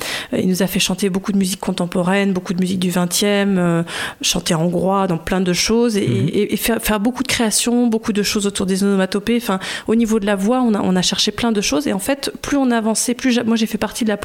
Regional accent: Vierzon, Centre-Val de Loire, France; je viens de Vierzon. Ça fait rêver. Je viens de Vierzon, dans le Berry, et j'ai grandi là-bas.

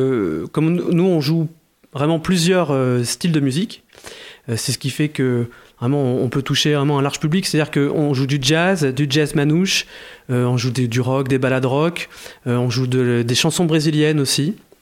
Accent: Nouvelle-Aquitaine, France; Moi, je suis natif de Charente.

